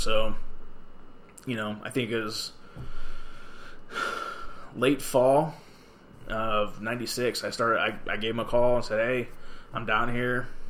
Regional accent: North Canton, Ohio, United States; I mean, I'm from North Canton area, but I'm still a country boy.

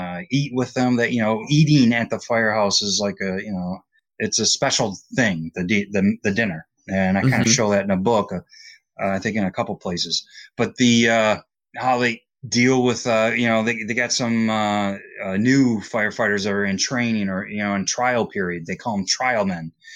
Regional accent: Detroit, Michigan, United States; I'm from Detroit and my grandfather was a Detroit firefighter.

